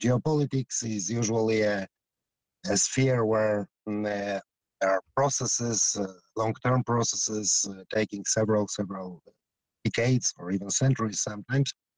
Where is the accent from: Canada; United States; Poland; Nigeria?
Poland; the situation in my home country in Poland